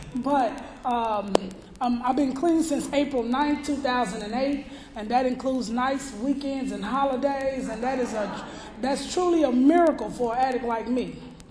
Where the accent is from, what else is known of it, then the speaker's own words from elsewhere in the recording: Dallas, Texas, United States; So, like you already heard, I'm from Dallas, Texas.